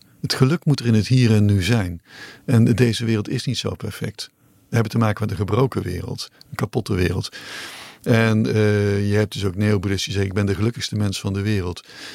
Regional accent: North Brabant, Netherlands; terwijl in Brabant, waar ik vandaan kom, grote megastallen staan

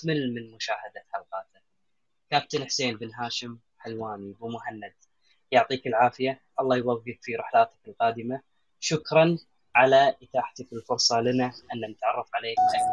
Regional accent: Kuwait; accent: Kuwaiti; كنت أتكلم اللهجة العامية الكويتية، يعني احنا مثل ما نقول الغلجة الصعبة

